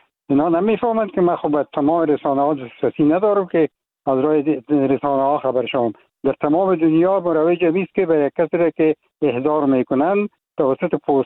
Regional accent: Afghanistan; moved away; من حال فعلا در افغانستان نیستم، من خارج از افغانستان هستم،

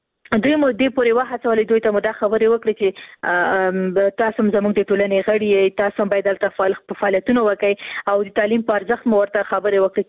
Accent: Khost, Afghanistan; ورور زه هم د خوست یم

